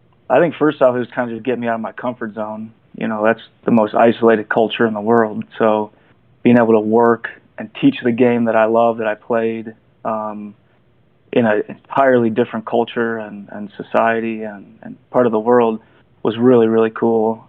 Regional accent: Chicago, Illinois, United States; I grew up outside of Chicago, about 20 miles north.

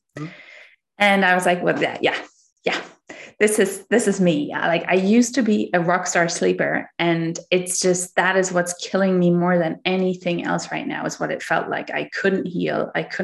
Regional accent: Germany; moved away as an adult; now in Canada; I'm originally from Germany, and then my husband and I and our son, we moved to Canada 3 years ago because my husband's from here.

